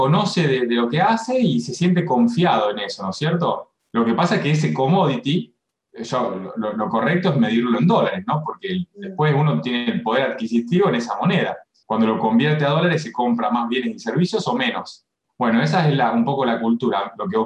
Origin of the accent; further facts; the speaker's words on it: Rosario, Santa Fe, Argentina; yo soy de acá de Rosario, de Argentina.